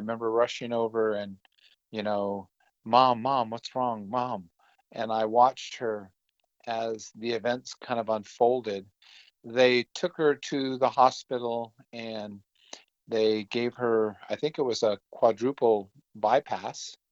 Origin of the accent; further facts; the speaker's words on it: Washington, United States; So I'm a registered Yakima native, but I grew up on the Tulalip reservation.